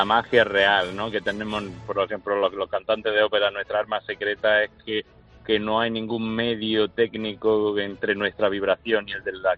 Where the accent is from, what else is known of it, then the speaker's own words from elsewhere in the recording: Spain; como buen cantante español, la zarzuela tiene que ser parte de mi ADN.